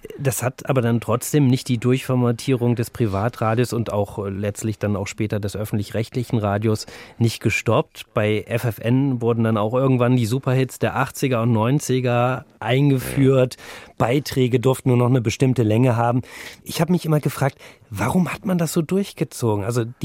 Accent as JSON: {"language": "German", "town": "Burgwedel", "region": "Lower Saxony", "country": "Germany", "said": "also ich komme aus Niedersachsen, aus der Ecke, wo das alles auch passiert ist, also aus Burgwedel."}